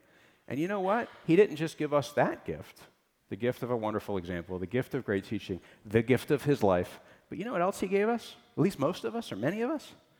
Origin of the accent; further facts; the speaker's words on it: Philadelphia, Pennsylvania, United States; I'm from Philadelphia, where if someone's looking at you, it probably means they want to punch you because you don't like the right sports team or something.